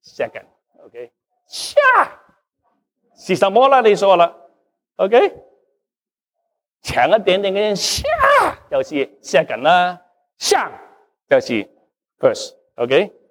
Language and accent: Chinese; Guangdong, China; 我是广东人